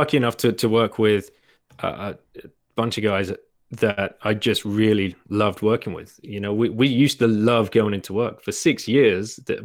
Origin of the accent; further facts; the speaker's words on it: United Kingdom; you're a Kiwi, I'm a Brit, there's a South African guy over here